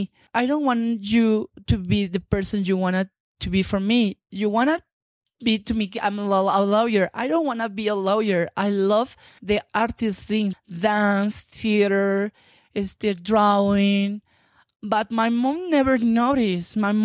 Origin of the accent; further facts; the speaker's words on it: Mexico City, Mexico; English is a second language; now in Yucatan, Mexico; And I moved to Yucatan when we had 15 years. For me, it was, oh my God, we moved from Mexico City. In this state, in Yucatan, nobody knows me.